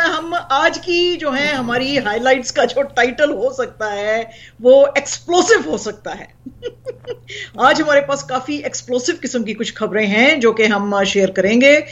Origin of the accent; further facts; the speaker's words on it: Pakistan; وہ تو by default ہے, ہم پاکستانی ہیں تو ہمیں تو زیادہ تر لوگ ایسا ہی سمجھتے ہیں